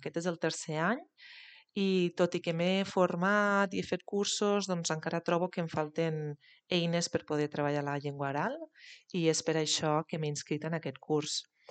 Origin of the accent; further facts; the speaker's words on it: Lleida, Catalonia, Spain; sóc de Lleida i treballo en un institut d'un poble de propet de Lleida.